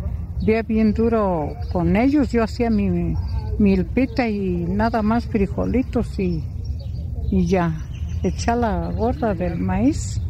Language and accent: Spanish; Jalpan, Querétaro, Mexico; Vengo de Jalpan, Querétaro, de la Sierrita.